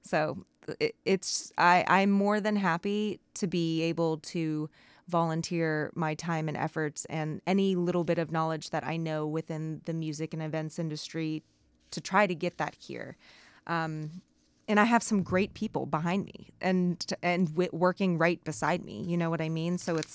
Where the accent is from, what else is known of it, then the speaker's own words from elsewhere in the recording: Kentucky, United States; now in Wrangell, United States; I'm originally from Kentucky. So I moved here officially October 27th. So I'm very fresh to Wrangell.